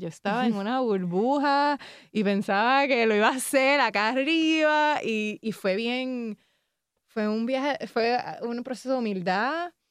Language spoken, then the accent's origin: Spanish; Ponce, Puerto Rico; yo crecí en Ponce. Mi papá, mi mamá, mi familia es de Ponce. Ellos no viven en Ponce ahora mismo